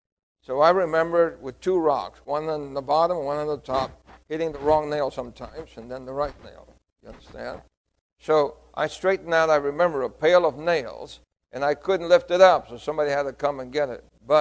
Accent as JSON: {"language": "English", "country": "Puerto Rico", "tie": "born or raised there", "said": "I remember as a little boy, I was born in Puerto Rico"}